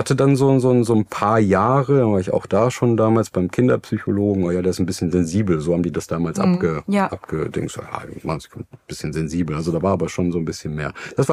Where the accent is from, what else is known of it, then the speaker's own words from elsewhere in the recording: Germany; Und dann kommen wir nach Deutschland zurück. Einmal meine Heimat, das war meine Heimat sozusagen.